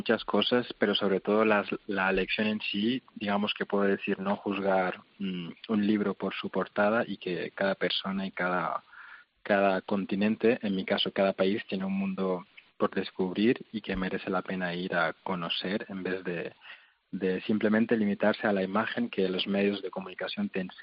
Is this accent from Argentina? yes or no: no; Las Palmas, Canary Islands, Spain; born there; yo nací en España, en Las Palmas, y tenía un NIE